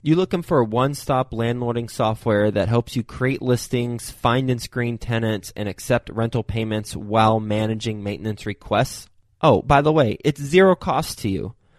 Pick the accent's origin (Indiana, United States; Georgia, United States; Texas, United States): Texas, United States; Fort Worth; I'm from Fort Worth. I might use them.